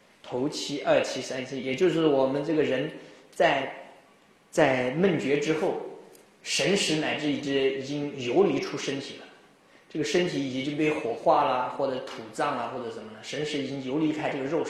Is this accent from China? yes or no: yes; Ningbo, Zhejiang, China; 我们宁波人说网龄没上进